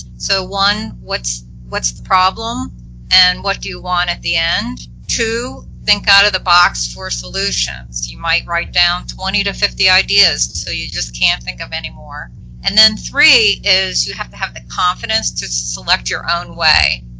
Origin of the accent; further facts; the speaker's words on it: Philadelphia, Pennsylvania, United States; I'm also from the Philadelphia area.